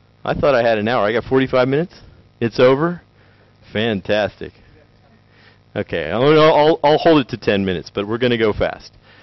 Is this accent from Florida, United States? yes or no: no; Tennessee, United States; I can say that because I'm from Tennessee where they invented it, right?